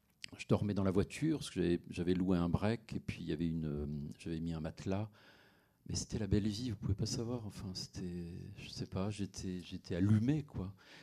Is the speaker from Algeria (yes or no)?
no; western France, France; Et j'ai toujours vécu à Paris. Moi, je suis de Rennes, de Nantes, de villes de l'Ouest. Mais très vite, jeune prof, j'ai été balancé en banlieue parisienne. Donc, j'ai vécu à Paris.